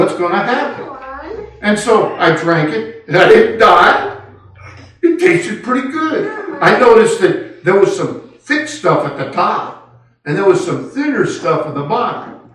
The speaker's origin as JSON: {"language": "English", "town": "Castro Valley", "region": "California", "country": "United States", "tie": "born or raised there", "said": "I grew up in Castro Valley, California. A little hick town of 53,000. Didn't even have its own police department."}